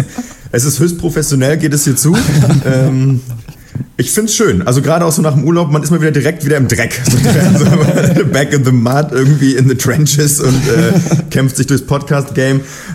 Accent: Berlin, Germany; ich komme aus Berlin

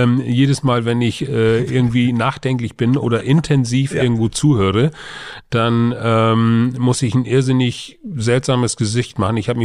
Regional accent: Schleswig-Holstein, Germany; Ich bin gebürtiger Dithmarscher, also ein Urindianer, wie meine Frau immer von mir sagt. Ich bin hier zur Schule gegangen, aufgewachsen, wohne immer noch in meinem Elternhaus oder wieder in meinem Elternhaus.

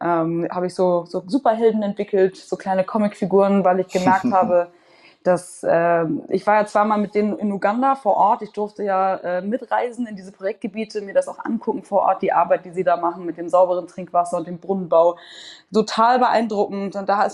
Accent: Hamburg, Germany; Ich bin einfach in Wellingsbüttel oben aufgewachsen in Hamburg. Da gibt es nicht so viel St. Pauli.

